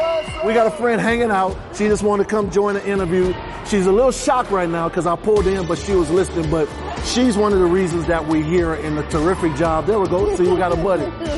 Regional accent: New Orleans, Louisiana, United States; they had no playground that they can go right in the community like I had growing up in New Orleans, which helped you burn all of that energy off

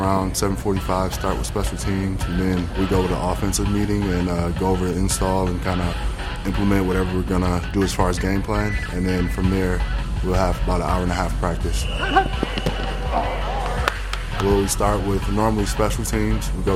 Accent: Milwaukee, Wisconsin, United States; Just growing up in Milwaukee and, you know, watching that and watching all the Rose Bowls and stuff with Ron Dayne and all

